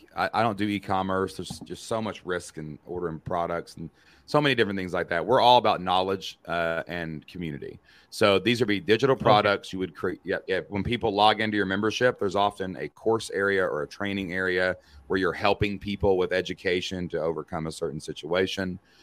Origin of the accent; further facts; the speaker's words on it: Kentucky, United States; well, son, I'm from Kentucky